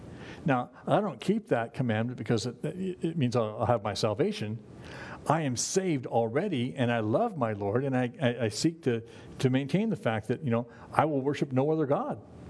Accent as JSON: {"language": "English", "country": "Ireland", "said": "But it's like telling me to stop being Irish, you know, or anybody else"}